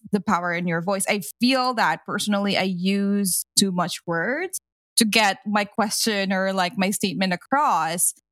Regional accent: Philippines; first language Tagalog; English is a second language; My native language is called Tagalog in the Philippines.

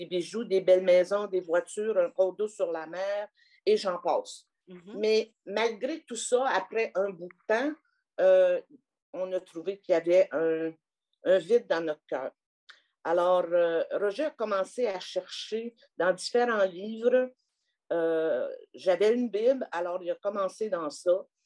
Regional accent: Canada; Je suis dans un petit village canadien-français et j'ai été élevée dans l'Église catholique. Mes études secondaires, je les ai faites dans une école privée ici à Ottawa.

